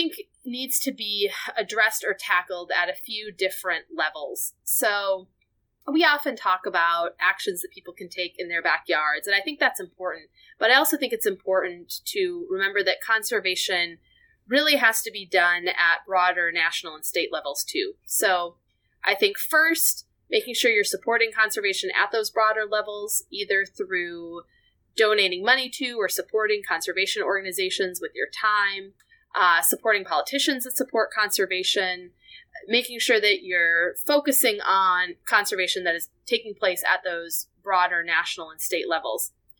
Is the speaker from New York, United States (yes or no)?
no; Minnesota, United States; now in Florida, United States; So I am Midwesterner. I'm a Minnesotan at heart. And I love snow.